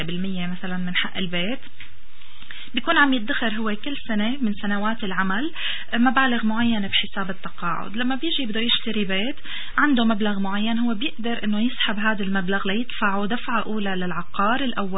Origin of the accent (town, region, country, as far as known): Syria; now in Canada